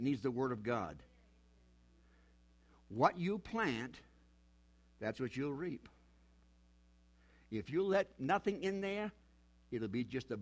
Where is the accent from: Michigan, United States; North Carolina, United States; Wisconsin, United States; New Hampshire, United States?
New Hampshire, United States; See, I'm from New Hampshire.